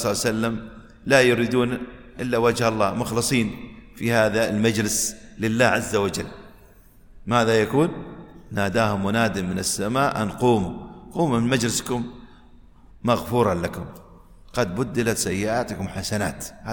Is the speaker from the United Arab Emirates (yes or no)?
yes; United Arab Emirates; ونسأله عز وجل يحفظ بلادنا الإمارات من كل سوء ومن كل فتنة